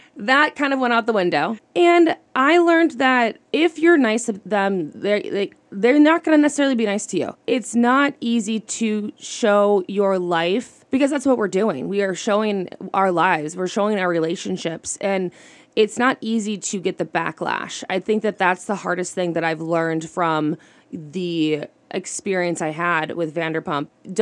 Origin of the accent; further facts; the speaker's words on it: Kohler, Wisconsin, United States; I don't think I could have done it without the way I was raised here in Kohler.